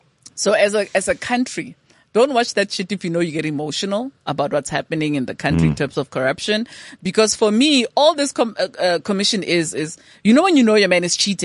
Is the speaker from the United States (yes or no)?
no; South Africa; it's so easy to be negative as a South African.